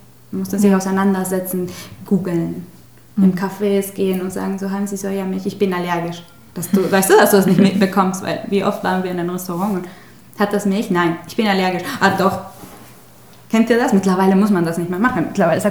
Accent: Mexico; Und als Mexikaner, die mexikanische Kultur, wir essen sehr gerne

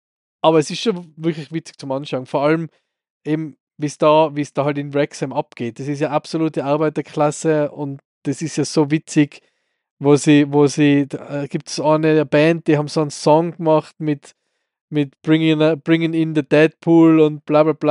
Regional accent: Austria; Von letzter Woche, ja, braucht man als Österreicher nicht mehr gescheit sein.

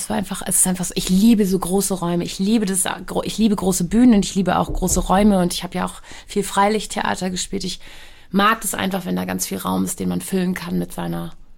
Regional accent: Hamburg, Germany; Ich bin Hamburg. Ich bin ein Hamburger Mädchen. Das ist ja einfach meine Heimat.

